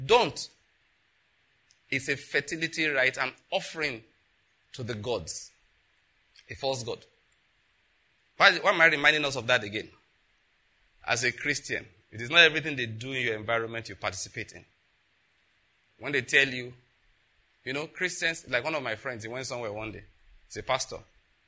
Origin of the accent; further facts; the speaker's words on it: Western Nigeria, Nigeria; I grew up in Western Nigeria, like I told you.